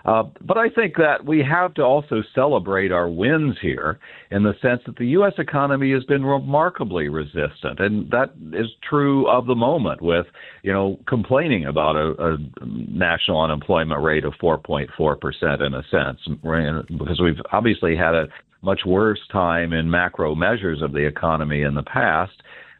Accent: Kansas, United States; you know, I grew up in Kansas.

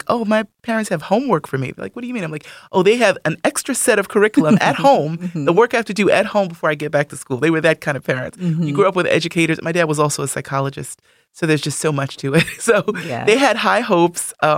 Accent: New York, United States; So I'm from a relatively small family. It was just me, my mom, and my dad growing up in New York.

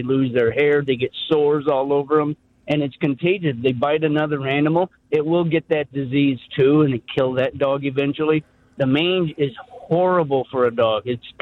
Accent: Alabama, United States; now in Bolingbrook, United States; Hey, I'm from Alabama, but I moved to Bolingbrook.

